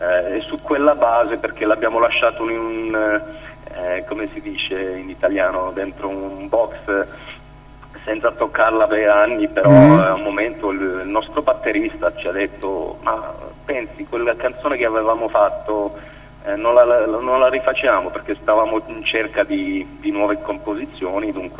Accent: Belgium; siamo tutti del Belgio, siamo nati in Belgio, però abbiamo anche origini italiane

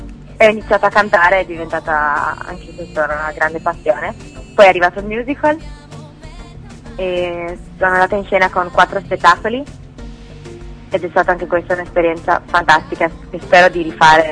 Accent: Trieste, Friuli-Venezia Giulia, Italy; innanzitutto ho appena compiuto 18 anni e vengo da Trieste.

